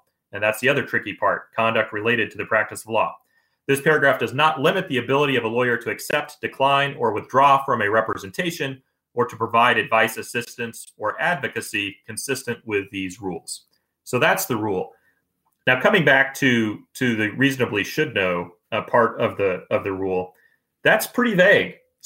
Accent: Kansas, United States; maybe this is because I'm from Kansas and I am a Kansas lawyer

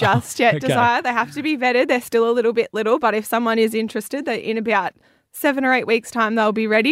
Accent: Australia; Like, that's what being Australian's all about. We are a community.

